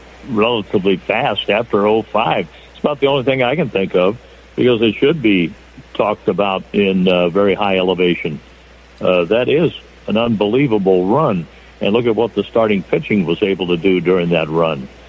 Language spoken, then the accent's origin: English; Kansas City, United States; when I was growing up outside of Kansas City, the first voice of the Royals was Buddy Blattner.